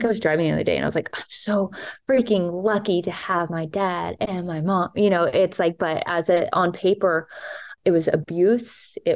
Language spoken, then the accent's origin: English; Texas, United States; I grew up in Texas where religion was a huge thing.